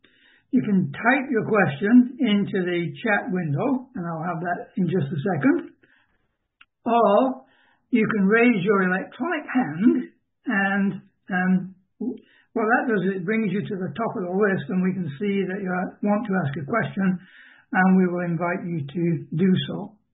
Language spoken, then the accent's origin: English; Canada; But we're Canadian, so we're much much more polite